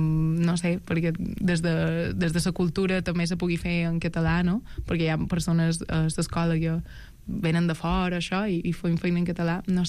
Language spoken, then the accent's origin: Catalan; Felanitx, Balearic Islands, Spain; un poeta que és del meu poble, Felanitx